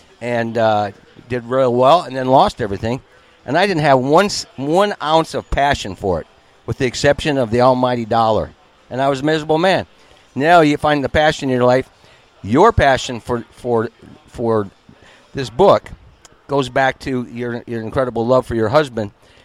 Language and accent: English; Iowa, United States; I'm from Iowa. Farms, corn, that's about it.